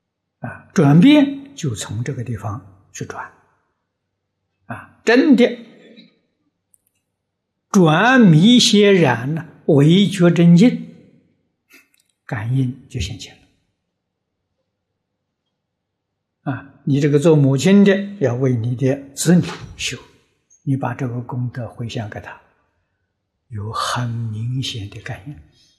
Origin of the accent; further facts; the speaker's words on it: China; 这环境一般讲磁场，我们中国人讲气氛不一样